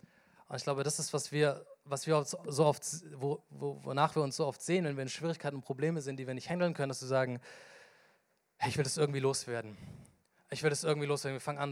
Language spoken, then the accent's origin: German; Aalen, Baden-Württemberg, Germany; Ich bin in Aalen geboren, das ist mitten auf dem Schwabenland, die Mentalität ist da, mir könne alles außer Hochdeutsch. So. Und damit bin ich groß geworden.